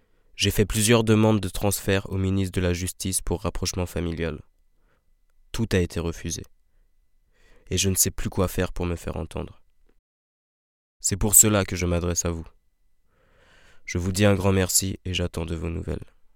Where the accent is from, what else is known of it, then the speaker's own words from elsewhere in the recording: Guadeloupe; tout ce que je veux, c'est rentrer chez moi en Guadeloupe pour voir mes proches.